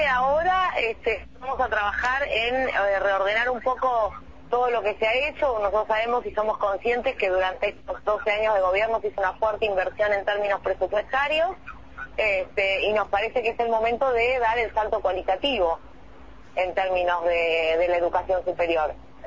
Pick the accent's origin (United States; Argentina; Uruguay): Argentina; simplemente nosotros tenemos el fuerte compromiso, yo lo tengo como argentina